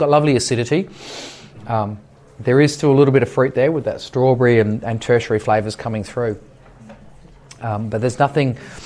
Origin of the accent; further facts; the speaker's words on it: South Australia, Australia; I grew up in the Barossa, I can say that. I kind of grew up with a 100-year-old vine